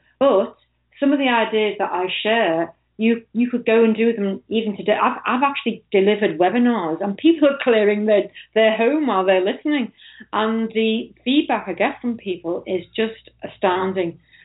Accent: Liverpool, North West England, United Kingdom; I'm actually from Liverpool in the UK.

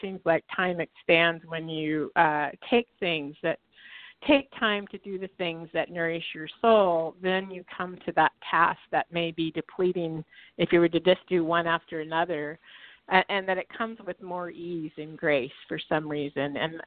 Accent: Oregon, United States; I was just in Mexico, just got back on Sunday evening, and I grew up on the Oregon coast.

